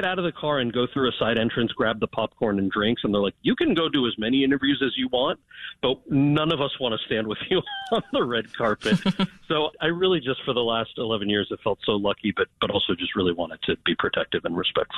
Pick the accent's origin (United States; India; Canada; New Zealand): United States; New York; Now, I grew up outside of New York City and didn't know anything about NASCAR